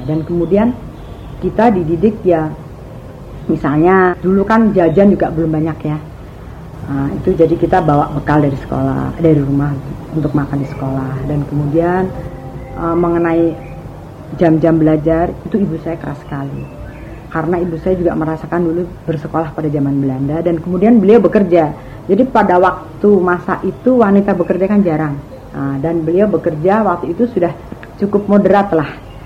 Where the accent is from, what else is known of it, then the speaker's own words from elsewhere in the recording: Jakarta, Indonesia; born there; kebetulan saya di Jakarta, lahir di Jakarta. Semua saudara saya lahir di Jakarta karena orang tua saya tinggal di Jakarta. Kami itu dari kecil kita beragama Islam